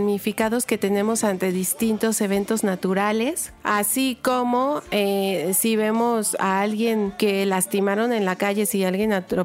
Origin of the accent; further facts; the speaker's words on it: Mexico; aquellos clásicos que nos identifican como mexicanos o que son parte de nuestra iconografía o de nuestros símbolos o de los íconos de nuestro país.